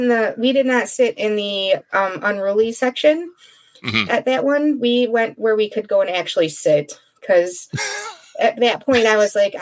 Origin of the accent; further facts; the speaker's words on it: Michigan, United States; accent: Michigan; Her Michigan accent does not sound like my Michigan accent.